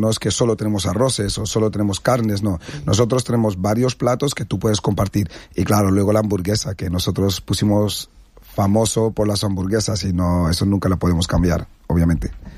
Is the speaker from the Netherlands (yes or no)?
yes; Netherlands; De Holanda.